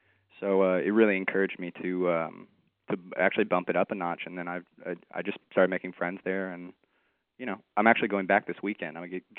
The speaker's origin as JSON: {"language": "English", "town": "Austin", "region": "Texas", "country": "United States", "tie": "born or raised there", "said": "Oh, well, I'm born and raised in Austin, Texas. That's home base, always."}